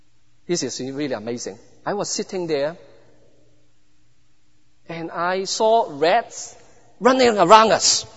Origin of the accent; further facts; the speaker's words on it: Hong Kong; As I said, I was brought up in Hong Kong. I understand what poverty is, but not to that extent how people are struggling with their daily lives.